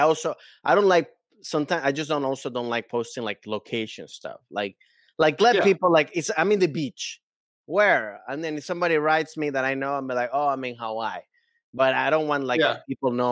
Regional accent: Venezuela; I come from Venezuela and I grew up in that.

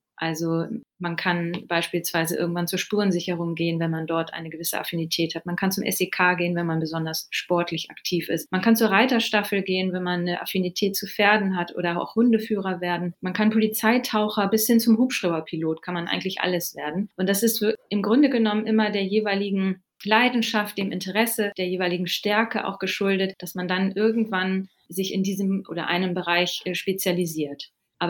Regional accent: Scharbeutz, Schleswig-Holstein, Germany; ich bin in Scharbeutz aufgewachsen, dort zur Schule gegangen, habe auch da zunächst eine Ausbildung in der Verwaltung gemacht und Scharbeutz ist halt eine kleine Gemeinde, es sind irgendwie 12.000 Einwohner.

